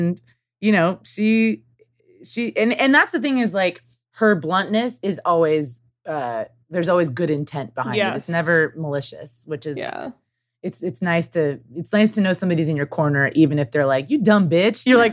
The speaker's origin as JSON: {"language": "English", "region": "Midwest", "country": "United States", "said": "I mean, I'm from the Midwest, so I'm more Midwestern, more kind of friendly and cautious"}